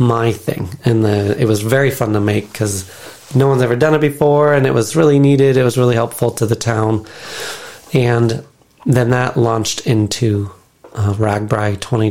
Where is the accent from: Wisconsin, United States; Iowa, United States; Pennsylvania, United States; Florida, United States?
Iowa, United States; So I'm not from Lansing, I am from Iowa, and I wanted to start a business.